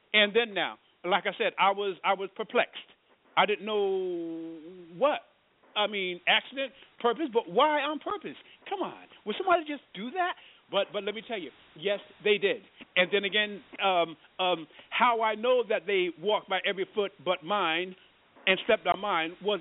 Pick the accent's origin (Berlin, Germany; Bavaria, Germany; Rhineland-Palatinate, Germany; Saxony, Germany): Berlin, Germany; also born or lived in United States; being that I spent 10 years over there in Berlin, Germany, I consider myself having grown up in Germany. I tell myself and others that I grew up here in America, and I grew up in Germany. But I more so grew up in Germany than in here